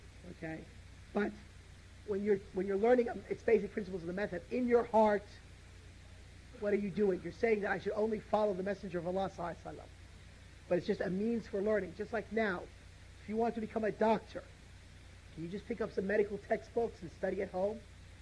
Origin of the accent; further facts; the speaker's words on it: United States; born there